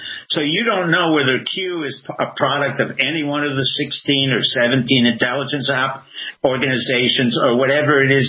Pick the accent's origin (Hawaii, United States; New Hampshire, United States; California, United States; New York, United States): New York, United States; New York City; One of the things that, as a New Yorker, I understood about Trump